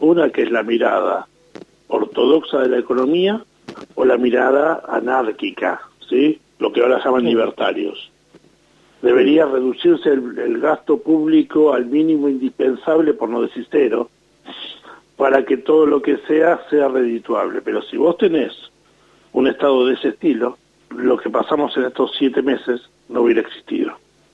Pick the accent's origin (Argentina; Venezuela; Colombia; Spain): Argentina; somos argentinos y nos gusta transgredir las líneas